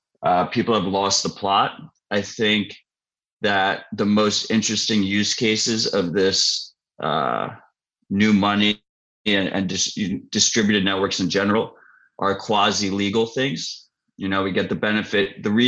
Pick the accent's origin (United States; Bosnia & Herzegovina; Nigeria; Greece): United States; So a lot of the things that I actually think are worth doing, I can't do as an American.